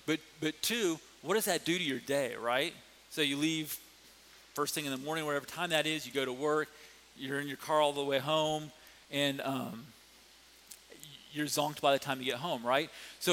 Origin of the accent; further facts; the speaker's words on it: Ohio, United States; So I'm from Ohio. She's from Kansas City. We moved to Southern California.